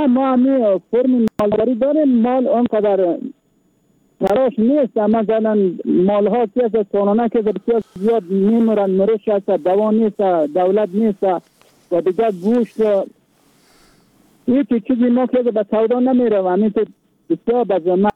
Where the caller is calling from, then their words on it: Badakhshan, Afghanistan; از ولایت بدخشان